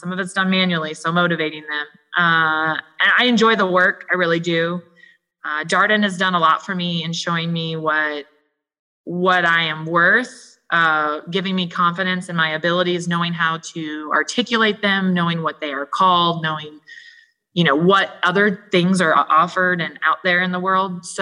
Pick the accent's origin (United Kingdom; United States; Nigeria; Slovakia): United States; Midwest; now in Texas, United States; I'm from the Midwest, and snow is not a scary thing, but in Texas it is a scary thing for sure.